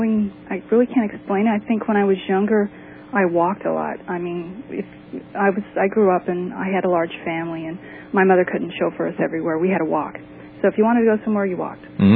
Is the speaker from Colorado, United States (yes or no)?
yes; Colorado, United States; moved away as an adult; now in Minnesota, United States; I'm originally from Colorado, so we had moved to Minnesota, and I really didn't have anyone.